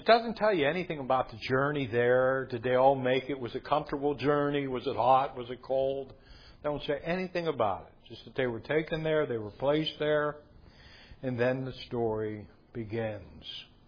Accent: United States; when I grew up in America, you can be whatever you want to be

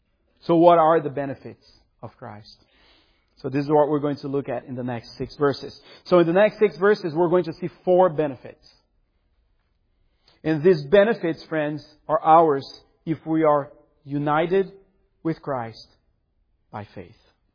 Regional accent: Brazil; Now, my hometown in Brazil has a lot of witchcraft practices.

